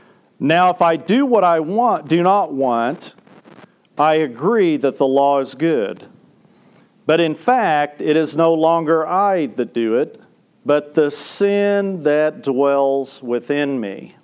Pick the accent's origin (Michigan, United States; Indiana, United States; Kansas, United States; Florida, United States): Kansas, United States; Topeka; in my hometown, where I grew up, in Topeka, Kansas.